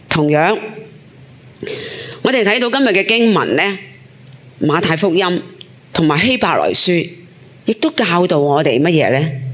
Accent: China; 尤其是我哋中国人咧， 其實就好要面嘅

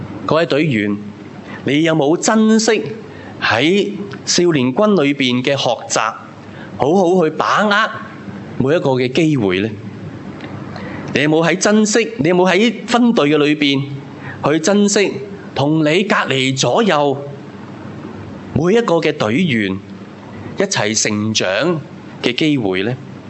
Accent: China; 彼得是在我们中国人的社会里面呢，可能他就没有这个对待了。

